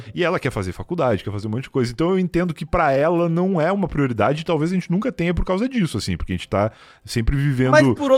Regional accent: Rio Grande, Rio Grande do Sul, Brazil; Porque eu sou gaúcho de Rio Grande, né? Que é uma cidade quase no Uruguai.

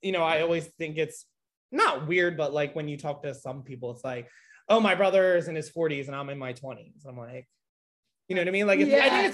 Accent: Philadelphia, Pennsylvania, United States; I really enjoyed growing up in Fairmount. I think it's still a great neighborhood.

